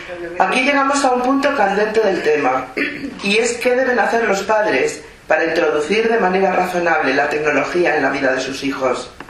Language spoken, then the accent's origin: Spanish; Spain; born there; Yo nací en España